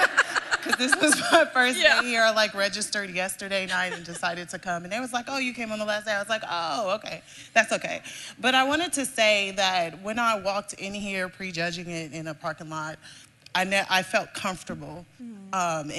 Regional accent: San Francisco, California, United States; You know, growing up in San Francisco and having to deal with so many denominations of churches, you really don't get that.

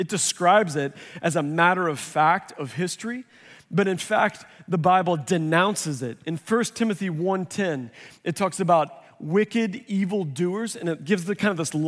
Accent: Missouri, United States; dude, I grew up in Missouri. We had LPA dances all the time.

